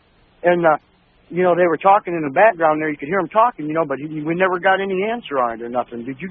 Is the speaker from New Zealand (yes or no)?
no; Battle Creek, Michigan, United States; I'm from Battle Creek.